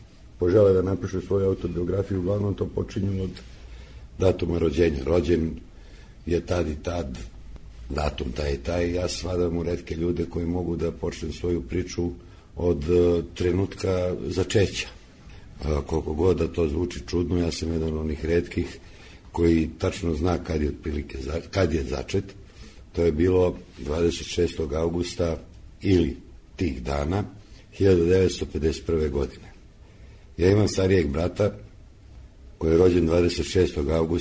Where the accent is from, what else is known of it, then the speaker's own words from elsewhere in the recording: Belgrade, Serbia; Detinjstvo sam proveo na Zereku, deo grada koji je obuhvaćen ulicama Knez Mihajlove i Dušanove